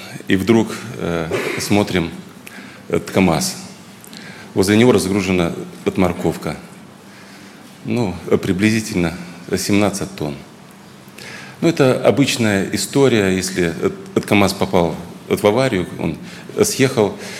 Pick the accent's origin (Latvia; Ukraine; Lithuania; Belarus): Belarus; Mozyr, Gomel Region; А еще когда узнал, он с моего города, братья, с Мозыря.